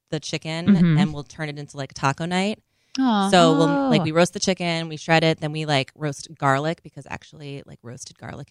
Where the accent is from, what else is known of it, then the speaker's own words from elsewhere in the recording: Minnesota, United States; because I grew up in Minnesota